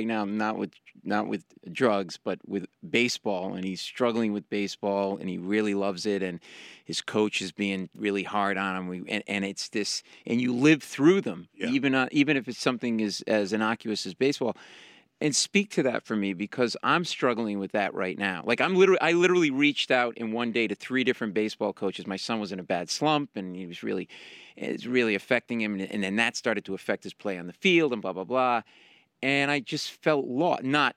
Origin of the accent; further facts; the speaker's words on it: Rhode Island, United States; when I was a kid, I was a swimmer at a boys' club, and I grew up in Rhode Island.